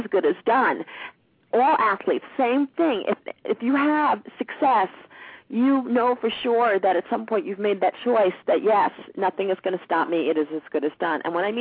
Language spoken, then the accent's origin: English; New York, United States; Excuse my language, but I'm from New York, so.